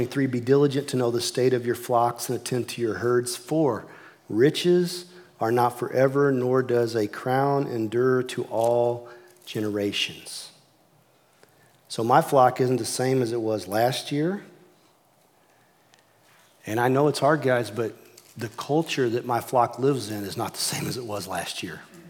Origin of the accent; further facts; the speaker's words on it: Missouri, United States; where I was raised in Iron and Reynolds County, it's very like Scotch-Irish, clannish